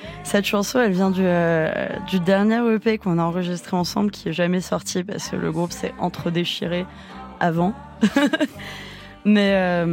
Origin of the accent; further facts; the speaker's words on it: Paris, Île-de-France, France; On est dans le nord-est de Paris. Moi, j'ai grandi. On vient tous un peu de Pigalle.